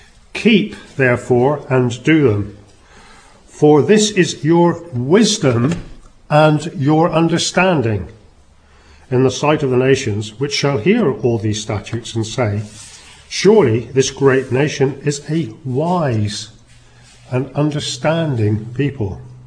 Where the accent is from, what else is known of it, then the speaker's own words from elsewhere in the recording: South West England, United Kingdom; I'm not Jewish. I'm Cornish. We're much more careful with money than Jews.